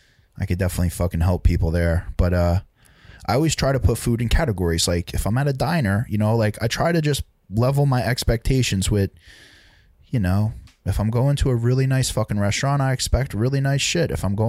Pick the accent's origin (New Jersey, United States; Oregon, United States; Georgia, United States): New Jersey, United States; Laurence Harbor; I'm from Lawrence Harbor, bro. Like, I'm from Lawrence Harbor. I grew up in a bungalow in a fucking swamp, right?